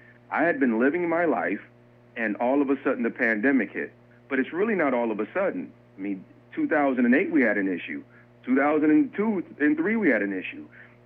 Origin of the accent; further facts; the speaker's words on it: Detroit, Michigan, United States; now I come from Detroit, and so as I was born and raised in Detroit, almost everyone worked at one of the factories of the Big Three.